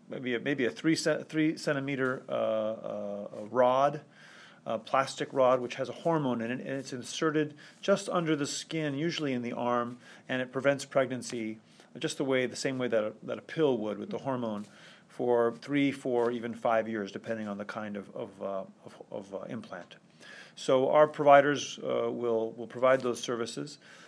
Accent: United States; I'm from the United States, which is a little more puritanical

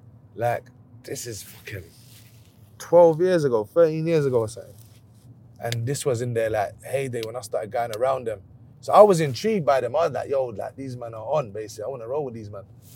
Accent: London, United Kingdom; But just because it's East London, it's... I'm from the East End to the M, my friend.

